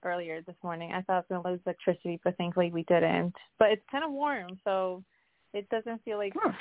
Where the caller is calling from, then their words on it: Connecticut, United States; Hi, Gail. … I'm calling from Harford County in Connecticut.